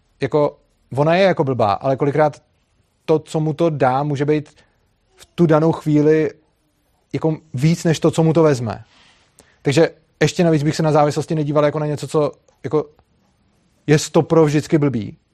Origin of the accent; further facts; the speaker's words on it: Prague, Czechia; já jsem z Prahy, oni jsou z Brna, a teda já se prostě bydlím napůl mezi Prahou a Brnem